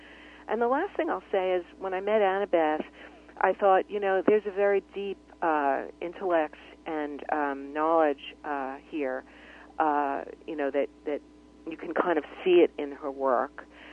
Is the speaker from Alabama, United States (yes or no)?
no; New Jersey, United States; right around the same time I was growing up in Jersey